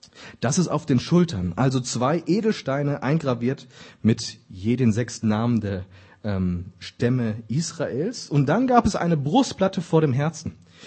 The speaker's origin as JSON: {"language": "German", "region": "Hesse", "country": "Germany", "said": "dann sieht man unten noch so Gebämsel, sagt man bei uns in Hessen, wie würde man bei euch sagen"}